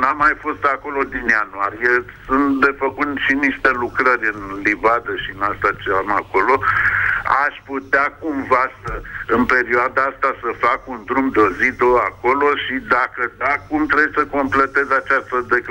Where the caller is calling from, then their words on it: Bucharest, Romania; Sunt din București.